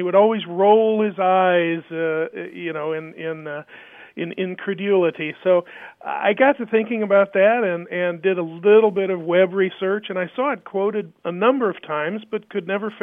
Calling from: Indianapolis, Indiana, United States; I'm calling from Indianapolis.

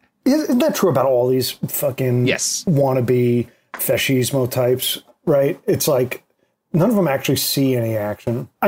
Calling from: New York, United States; Yeah, I'm sorry. I'm calling from New York.

